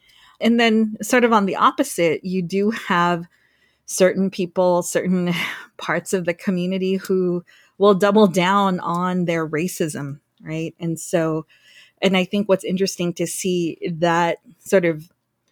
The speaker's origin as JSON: {"language": "English", "country": "Guam", "tie": "born or raised there", "also_born_or_lived": "California", "moved": "yes", "said": "I'm Filipino. I was born and raised on Guam. You know, me, my brother and sister were all born and raised on Guam."}